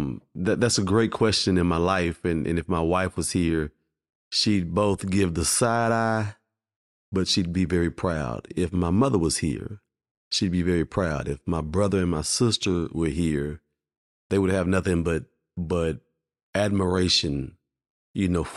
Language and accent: English; Fort Worth, Texas, United States; Well, I grew up in Fort Worth, Texas.